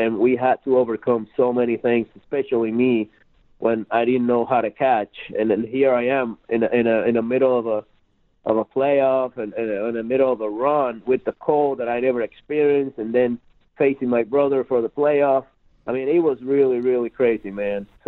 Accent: Puerto Rico; I came from Puerto Rico and it was it's not cold at all over there.

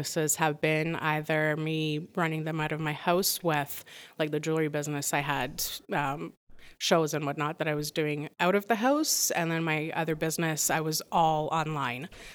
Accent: Bucharest, Romania; born there; English is a second language; I was born in Romania.

